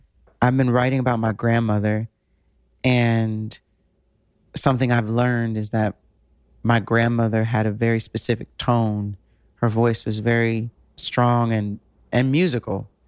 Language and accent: English; New York, United States; And growing up in New York, you're used to that.